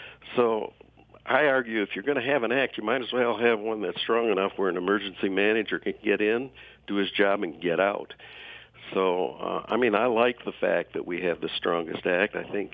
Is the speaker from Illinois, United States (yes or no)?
no; Pontiac, Michigan, United States; There's a real strong contingent in Pontiac. Of course, I grew up in Pontiac, mm-hmm. so I know a lot of the people there.